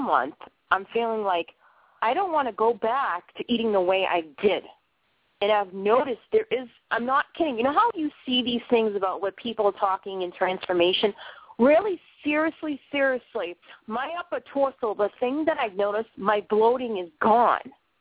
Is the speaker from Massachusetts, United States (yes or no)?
yes; Boston, Massachusetts, United States; now in Maine, United States; I think maybe it's different up here the way the meats are and stuff in Maine. I'm originally from Boston.